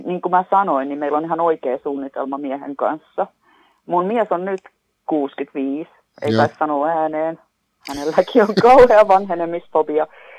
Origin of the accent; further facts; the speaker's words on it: Hyvinkää, Uusimaa, Finland; moved away; also born or lived in Tampere; Mä oon alun perin Hyvinkäältä. Mä oon syntyisin Hyvinkäältä, mutta Tampere on viimeinen paikka, missä mä Suomessa asuin.